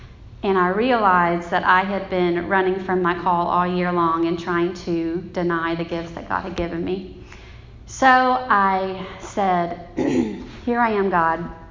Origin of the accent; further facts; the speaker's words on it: Selma, Alabama, United States; I grew up in Selma, Alabama. You probably have heard of it. There's a lot of history there. I grew up there, was born and raised in a small Nazarene church.